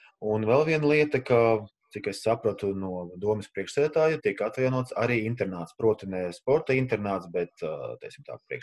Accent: Rēzekne, Latgale, Latvia; Un, tā kā es pats nāku no Rēznes, ka es būšu tur un atklāšu to pasākumu.

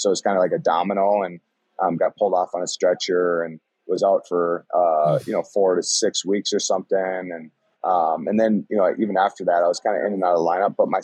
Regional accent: Elk River, Minnesota, United States; obviously growing up in the state of Minnesota, you're able to see a lot of the WCHA games. And, you know, I grew up in Elk River

